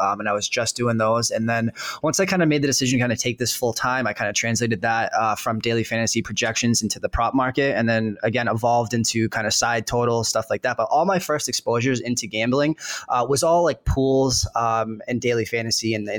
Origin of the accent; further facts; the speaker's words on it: Boston, Massachusetts, United States; I grew up in Boston. And so I was always a diehard Boston sports fan.